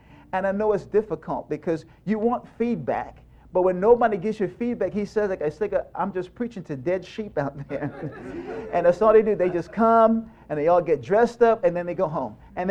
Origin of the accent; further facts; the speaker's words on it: England, United Kingdom; I used to be in Catholicism, you know, growing up in England, that's all we had.